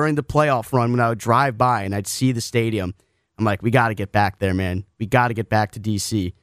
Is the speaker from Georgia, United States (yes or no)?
no; Gaithersburg, Maryland, United States; Well, I'm from Gaithersburg, so a Maryland kid.